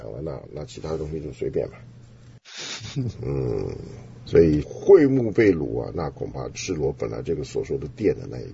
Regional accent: China; 我们中国人就会这样子的，冒失开口，很多的开口真的是不造就人，也不应该。

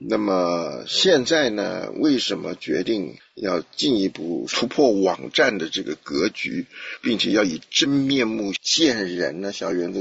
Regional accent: Taiwan; moved away as an adult; now in United States; 我是从小在台湾长大的，78年的时候来到美国，年25岁。对，你算算看，我现在几岁了啊？我来美国以后和我妻子一起信主

